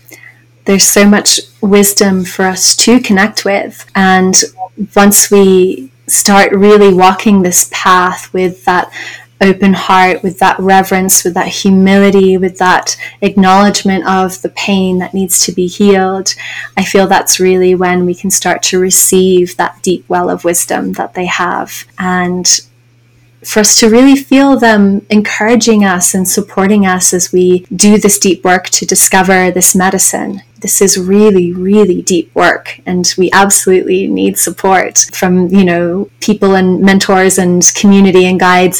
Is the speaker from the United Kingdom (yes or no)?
yes; England, United Kingdom; now in United States; So I spent a good portion of my childhood in England, growing up in England.